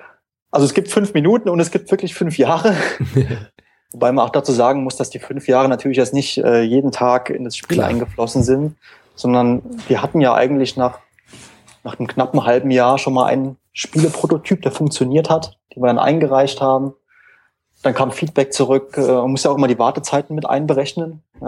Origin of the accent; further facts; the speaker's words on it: Saarland, Germany; wer die Stimme nicht kennt. Ich komme aus dem Saarland und arbeite zwar in Mainz